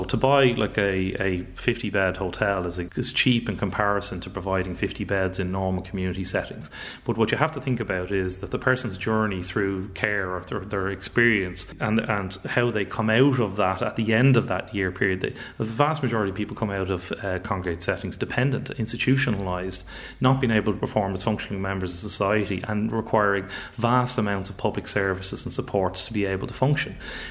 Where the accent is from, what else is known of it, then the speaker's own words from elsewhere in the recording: Ireland; as an Irish person